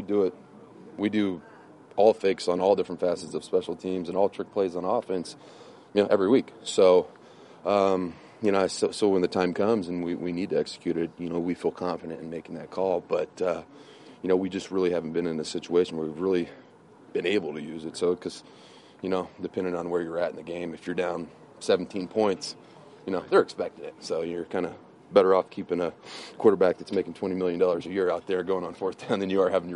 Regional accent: Terre Haute, Indiana, United States; I remember going to Colts training camp when they had it in my hometown in Terre Haute, Indiana

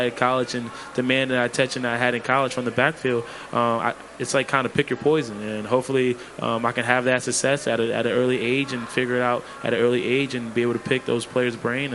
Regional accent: Bronx, New York, United States; born there; now in Lehigh Valley, United States; I was born in Bronx. I was born in New York. I live right in Lehigh Valley.

